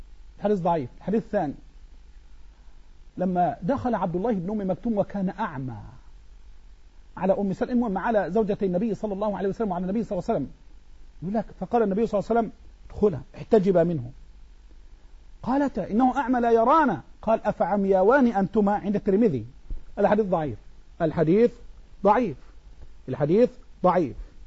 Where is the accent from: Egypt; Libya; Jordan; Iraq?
Egypt; احنا عندنا في مصر نقول إيه، المرأة دي مخمرة